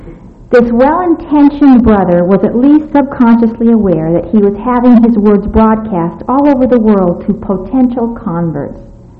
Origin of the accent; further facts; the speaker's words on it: Provo, Utah, United States; As I was growing up in Provo, I remember prayers being consistently offered at school functions.